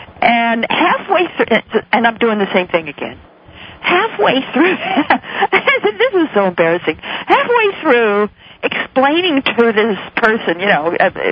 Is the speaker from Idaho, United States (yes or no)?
yes; Boise, Idaho, United States; I'm from Boise, Idaho